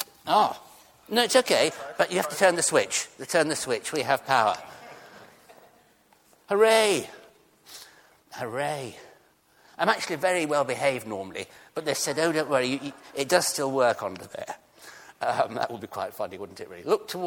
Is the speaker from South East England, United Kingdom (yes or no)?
yes; South East England, United Kingdom; I want to look at passion, not just being English and Surrey-like and understated and keeping church in its place